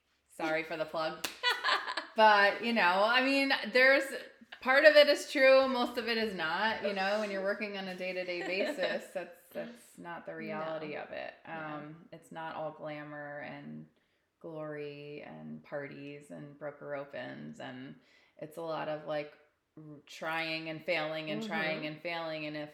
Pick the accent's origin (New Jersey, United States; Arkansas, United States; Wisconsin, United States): New Jersey, United States; New Providence; I grew up in New Providence, so that's how I knew the area